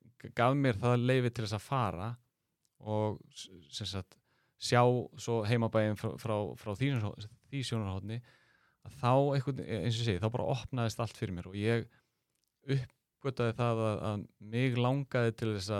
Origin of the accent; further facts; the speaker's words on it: Grindavík, Southern Peninsula, Iceland; ég hugsaði tilbaka alast upp í Grindavík